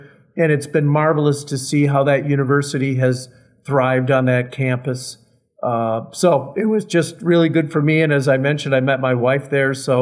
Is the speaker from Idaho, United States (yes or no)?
no; Watertown, Wisconsin, United States; I grew up in Watertown, Wisconsin, just in between Milwaukee and Madison, and actually in a little village called Pipersville, which is just a little burg with a bar.